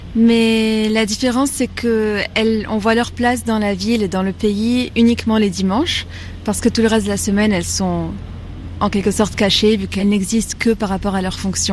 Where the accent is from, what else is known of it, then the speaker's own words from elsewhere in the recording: Lebanon; parce que j'ai grandi à côté de Beyrouth, pas vraiment dans Beyrouth, dans ma petite bulle